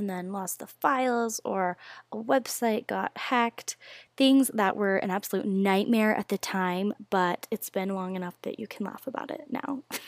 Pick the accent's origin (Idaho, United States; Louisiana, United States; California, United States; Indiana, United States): Idaho, United States; now in Utah, United States; I'm from Idaho, but.